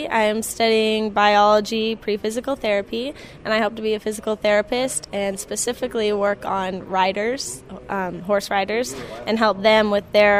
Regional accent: Sequim, Washington, United States; I was born and raised in Squim, Washington, and I've spent my whole life on a small farm raising horses and cattle

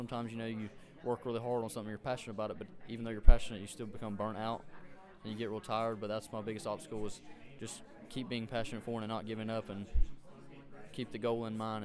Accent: Georgia, United States; Well, I'm from Loudoun's, Georgia, small town in Valdosta.

